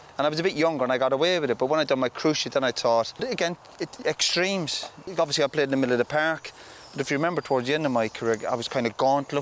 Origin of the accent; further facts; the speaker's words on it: Ireland; where I grew up in Ireland, it was people would go out and drink at weekends